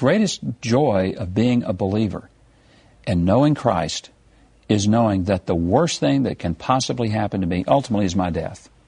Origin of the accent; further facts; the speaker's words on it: Hope, Arkansas, United States; Every Wednesday night, a group of high school students from my hometown of Hope, Arkansas, would just share with us what it means